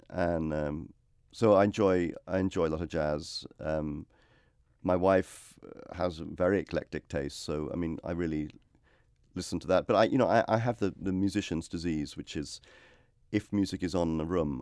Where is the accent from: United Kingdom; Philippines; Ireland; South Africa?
United Kingdom; Liverpool, North West England; Well, I grew up in Liverpool, so it's hard not to be.